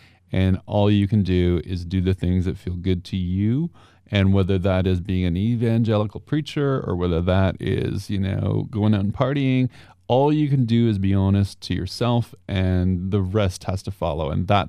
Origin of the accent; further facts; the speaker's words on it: Toronto, Ontario, Canada; here in my hometown of Toronto, in my community of gay brothers and sisters